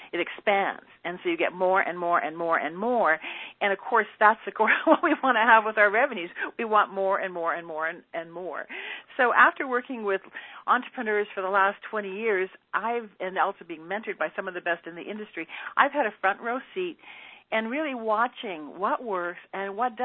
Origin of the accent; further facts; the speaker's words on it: Edmonton, Alberta, Canada; When I was a kid, I lived in Edmonton. I grew up in Edmonton